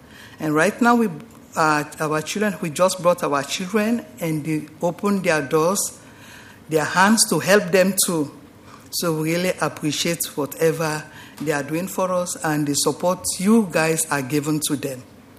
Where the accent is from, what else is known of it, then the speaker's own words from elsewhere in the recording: Sierra Leone; English is a second language; also born or lived in Philadelphia; now in Portland, United States; I'm from Africa, West Africa, Sierra Leone to be precise. When we came to America, we were living in Philadelphia. But we moved to Portland with my husband almost 2 years.